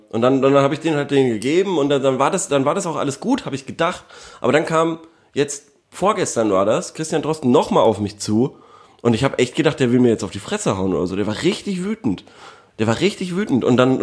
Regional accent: Bavaria, Germany; now in Berlin, Germany

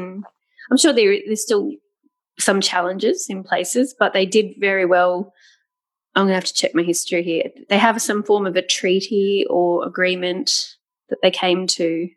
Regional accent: Australia; But we make all these jokes about the Kiwis. That's our nickname for the New Zealand people.

